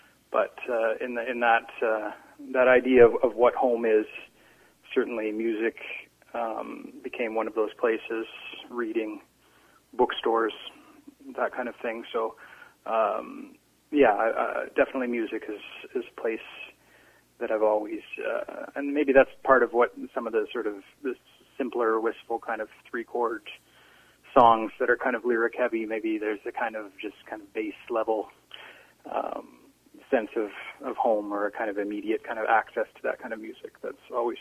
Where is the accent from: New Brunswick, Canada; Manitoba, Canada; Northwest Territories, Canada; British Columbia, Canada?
British Columbia, Canada; Prince George; also born or lived in Surrey / Vancouver Island; I was born in Prince George, and my father worked for PG Pulp and Paper, and he kept moving around various locations in British Columbia. So I lived in Surrey for a while, I lived in Prince Rupert for a while